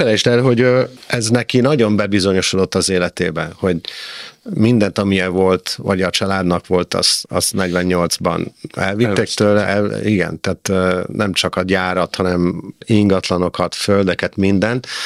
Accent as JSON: {"language": "Hungarian", "town": "Florence", "region": "Tuscany", "country": "Italy", "tie": "born there", "second_language": "Hungarian", "said": "a 70-es években költözött vissza Európába, Olaszországba, Firenzébe, ahol én születtem"}